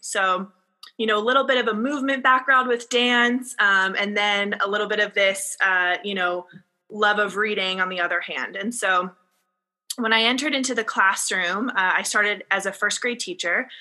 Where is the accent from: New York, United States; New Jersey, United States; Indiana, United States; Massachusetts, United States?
New Jersey, United States; I'm originally an East Coast girl, born and raised in New Jersey, but always had this deep-seated love for California